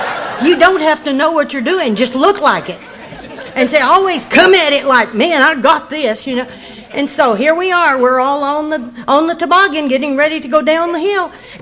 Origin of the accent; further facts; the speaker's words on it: Arkansas, United States; Well, you know, I was from Arkansas. We didn't have Christmas tree farms and stuff like